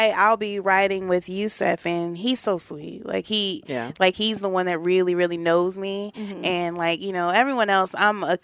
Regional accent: Denver, Colorado, United States; No, I'm from Denver.

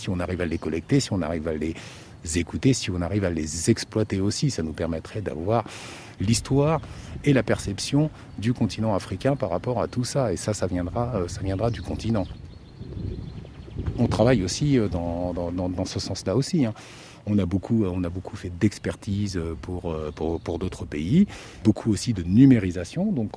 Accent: France; also born or lived in Dakar, Senegal; mes parents sont de Guinée-Bissau en fait, et ils ont émigré au Sénégal hein, dans les fins des années 60. Moi je suis né à Dakar en 69 et je suis arrivé en France vers les 3-4 ans à peu près.

